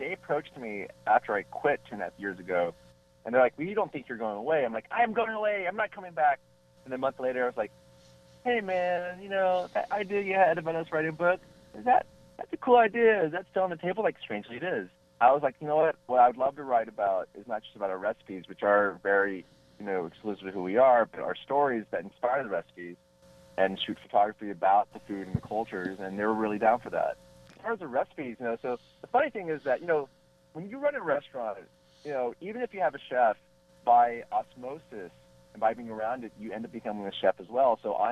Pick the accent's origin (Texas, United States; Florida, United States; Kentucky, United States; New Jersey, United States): Texas, United States; We make a savory beignet because we're from Texas.